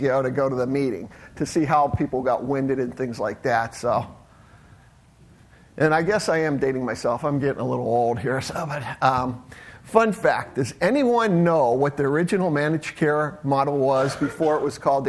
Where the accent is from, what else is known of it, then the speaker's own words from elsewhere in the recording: Akron, Ohio, United States; I'm from SumaCare in Akron, Ohio. Our claim to fame is we're right down the street from the Football Hall of Fame